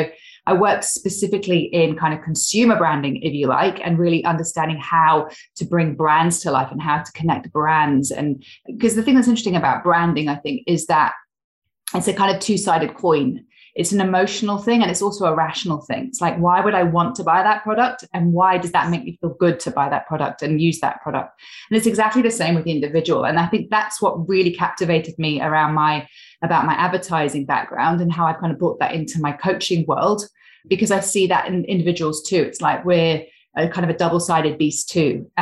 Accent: England, United Kingdom; now in Australia; I'm actually English, but living in Australia. So I've been here now for over 12 years and my accent's still not remotely Australian.

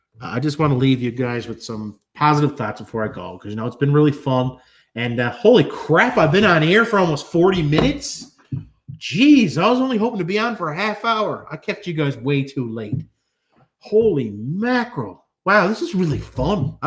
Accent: Canada; Okay, I have no idea who Max Spears is. Might be because I'm Canadian, okay?

